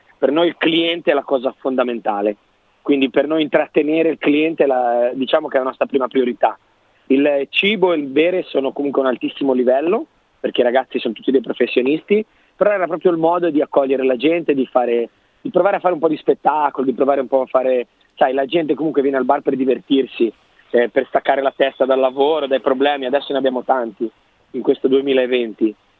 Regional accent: Liguria, Italy; Io vengo dalla Liguria, questi posti, sai, sul mare.

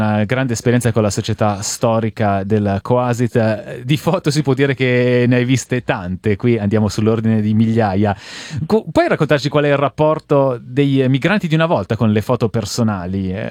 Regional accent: Como, Lombardy, Italy; Dalle mie parti a Como si chiamano a fare le vasche.

